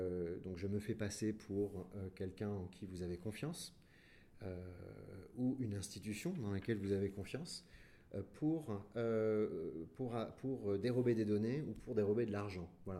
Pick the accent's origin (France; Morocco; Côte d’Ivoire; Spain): France; Marseille, Provence-Alpes-Côte d'Azur; born there; Eh bien, je suis né à Marseille et j'ai fait le tour du monde dans la tech.